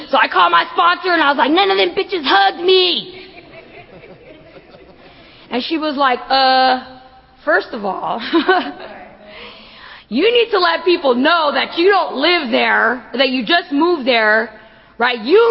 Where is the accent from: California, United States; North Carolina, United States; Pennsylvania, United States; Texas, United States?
California, United States; Stockton; now in Long Beach, United States; And so I'm actually from Stockton, but I just moved 3 months ago to Long Beach, which is like in Southern California, which is like 5 hours away from my house.